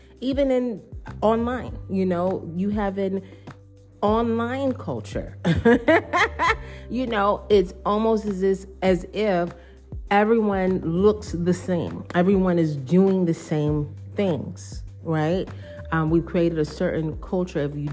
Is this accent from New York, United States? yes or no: yes; New York, United States; accent: New York; I just never really had a strong New York accent, you know. And it's crazy, you know, growing up around New Yorkers, I pretty much sounded the same over the course of my life.